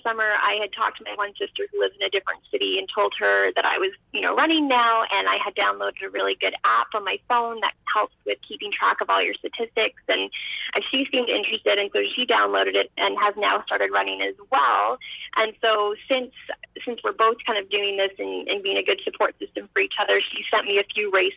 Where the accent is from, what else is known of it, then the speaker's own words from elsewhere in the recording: Kingston, Ontario, Canada; also born or lived in Ottawa Valley; growing up in the Ottawa Valley and then in Kingston